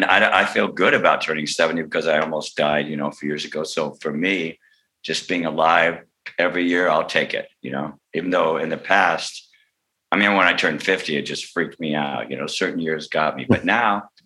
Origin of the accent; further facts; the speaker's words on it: Berkeley, California, United States; also born or lived in Southern US; I grew up in Berkeley from the time I was 9 years old, earlier in the South, but Berkeley, California.